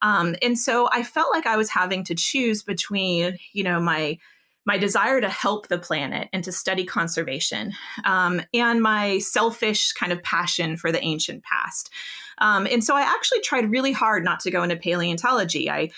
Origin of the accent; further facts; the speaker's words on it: California, United States; I was from California originally.